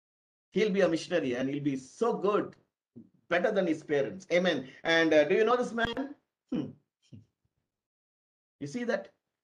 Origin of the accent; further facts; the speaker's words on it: India; English is a second language; are you from India? I said, yes, I'm from India.